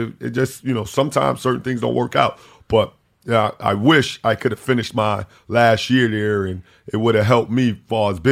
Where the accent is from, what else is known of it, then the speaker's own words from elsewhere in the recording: New York, United States; But I'm from New York. I was tough-skinned.